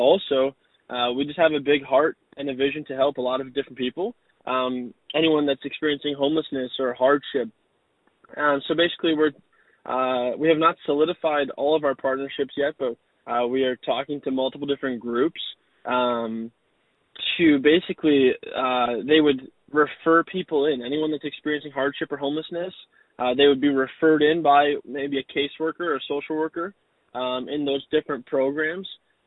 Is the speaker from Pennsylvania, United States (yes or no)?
no; Canton, Michigan, United States; I grew up in Canton my whole life and then moved out here for school.